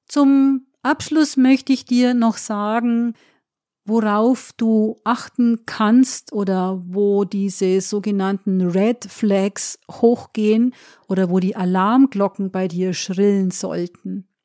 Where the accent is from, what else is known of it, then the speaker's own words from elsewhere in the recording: Bavaria, Germany; bei uns in Bayern